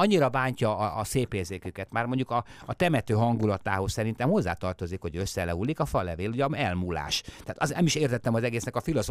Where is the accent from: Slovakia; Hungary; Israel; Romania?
Hungary; Budapest; born there; Hát én a temetőben ott születtem a Kerepesi temetővel szembe is